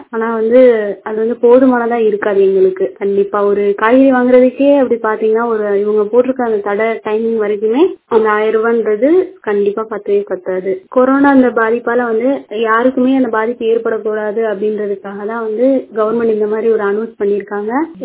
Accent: Tiruppur, Tamil Nadu, India; நாங்க வந்து திருப்பூர்ல இருக்கோம். திருப்பூர்ல இருந்து வந்திருக்கோம்.

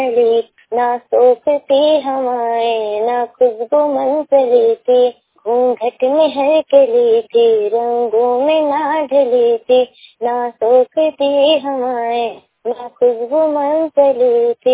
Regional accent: Khairagarh, Chhattisgarh, India; मैं कैरागढ़ जिला राजनांदगांव छत्तीसगढ़ से हूँ।

